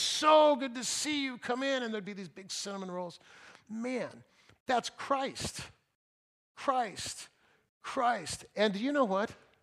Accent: Fresno, California, United States; I grew up in Fresno and played Little League, you know.

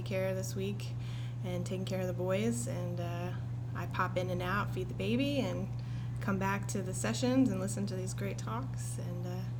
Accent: Georgia, United States; I'm actually from Georgia, lived here about 20 years, and then moved to North Carolina with the military

